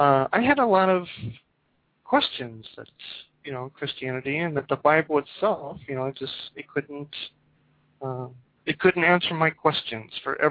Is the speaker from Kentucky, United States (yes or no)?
yes; Kentucky, United States; now in Japan; Yeah. I'm from Kentucky, actually.